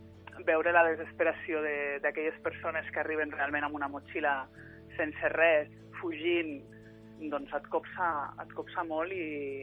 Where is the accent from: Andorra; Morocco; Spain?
Andorra; Escaldes-Engordany; Jo situaria la meva llumeta a Escaldes d'Engordany, a Andorra, que és d'on vinc. Soc originària d'Andorra i m'estimo molt la meva terra.